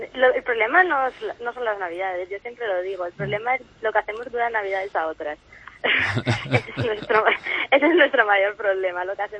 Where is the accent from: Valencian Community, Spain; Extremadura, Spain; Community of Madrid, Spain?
Extremadura, Spain; yo, que soy del norte de Extremadura